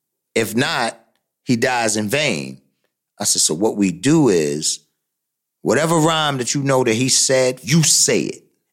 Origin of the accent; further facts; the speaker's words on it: Bronx, New York, United States; You know, you got to remember, we came from the Bronx.